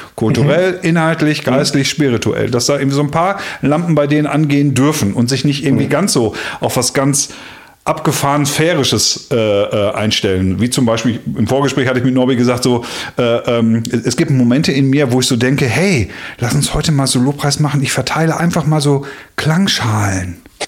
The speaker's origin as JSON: {"language": "German", "region": "Schleswig-Holstein", "country": "Germany", "tie": "born there", "said": "ich bin in Schleswig-Holstein geboren"}